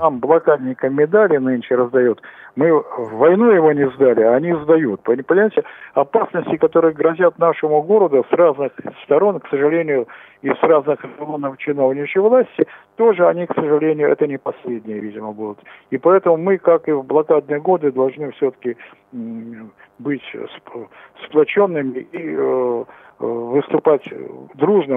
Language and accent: Russian; Saint Petersburg, Russia; я ленинградец, потому что я еще блокадник, вот, поддержали этот протест, и я тоже считаю своим долгом того, что я родился и всю жизнь практически прожил в этом городе